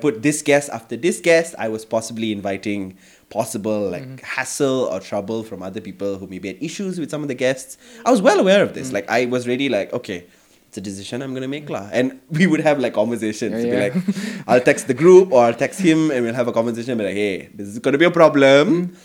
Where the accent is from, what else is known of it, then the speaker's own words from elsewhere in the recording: India; And like I was very conscious of the fact that I'm Indian